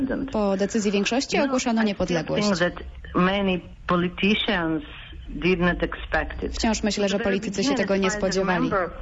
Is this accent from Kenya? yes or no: no; Ukraine; Myślałam o sobie niby jako o Ukraińce, bo tu się urodziłam, choć tak naprawdę to w Związku Radzieckim. I długo nie było to dla mnie ważne, że jestem Ukrainką.